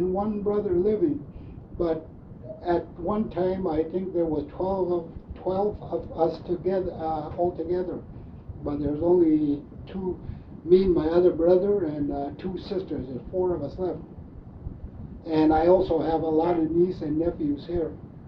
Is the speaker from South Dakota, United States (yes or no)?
no; Eagle Village, Alaska, United States; I was born in Eagle Village, Alaska, and part of my time growing up was down in the Yukon Charlie River, Coal Creek, and we spent a number of year rounds over there.